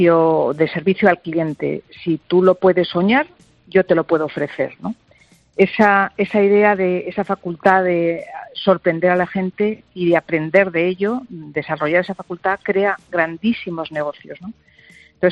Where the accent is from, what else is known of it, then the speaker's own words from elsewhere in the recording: Cizur, Navarre, Spain; Hoy estoy en Madrid, los veo aquí en la Castellana, pero cuando estaba en mi pueblo, que iban en tractor, en Cizur, en Pamplona